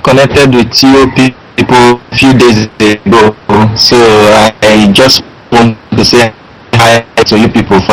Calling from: Anambra, Nigeria; From Nigeria, Anambra State.

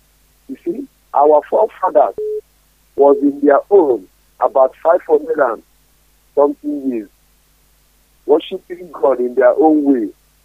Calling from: Obosi, Anambra, Nigeria; I'm a regular caller. I'm calling from Obosi, Anambra.

